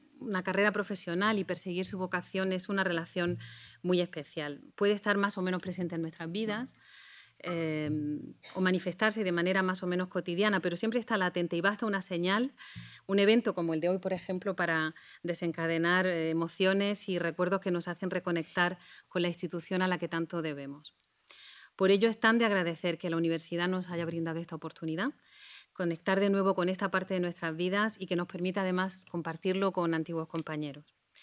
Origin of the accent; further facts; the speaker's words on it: Granada, Andalusia, Spain; y también como granadina, supone para mí un doble motivo de orgullo